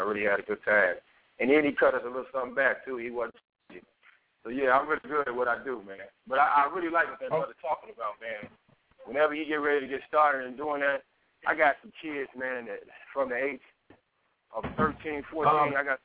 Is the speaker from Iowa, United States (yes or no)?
no; Chicago, Illinois, United States; from Chicago, Robert Taylor Home, Project Chicago.